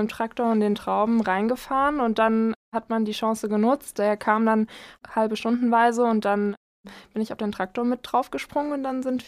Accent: Börrstadt, Rhineland-Palatinate, Germany; Ich komme aus Börstadt, genau, und Bad Kreuznach liegt da gar nicht so weit weg.

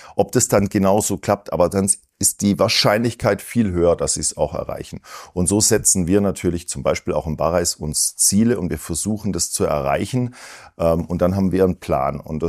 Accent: Baden-Württemberg, Germany; Mit 6 konnte ich schon Spätzle schaben. Das muss man vielleicht als Schwabe irgendwann mal lernen, aber ich konnte schon mit 6.

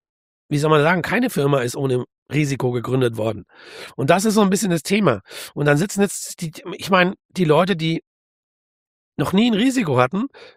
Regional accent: Frankfurt, Hesse, Germany; Wenn die dann, wo kommt ihr her? Dann sind die völlig interessiert. Dann sagen die Frankfurt.

